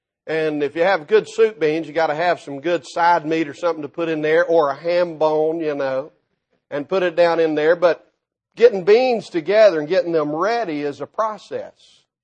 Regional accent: Tennessee, United States; We're over in Tennessee now. I'm as far west as I was growing up east. I grew up in East Tennessee.

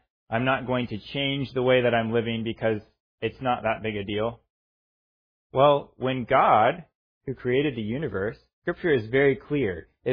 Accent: Indiana, United States; I mean, I grew up in Indiana, so I had seen a number of pictures of his childhood, that kind of thing, around the Indiana-Kentucky area.

